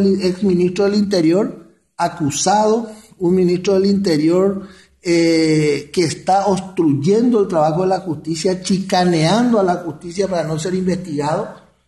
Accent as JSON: {"language": "Spanish", "country": "Paraguay", "said": "como ciudadano paraguayo"}